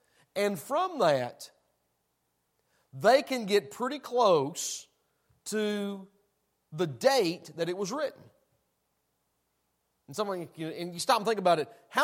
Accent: Tennessee, United States; I know I'm from Tennessee, but I know that much.

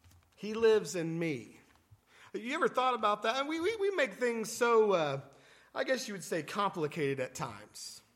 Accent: Alexandria, Indiana, United States; I'm from Alexandria. Population of like 7.5. Not a big group. We have red gold tomatoes, amen. And the world's largest ball of paint.

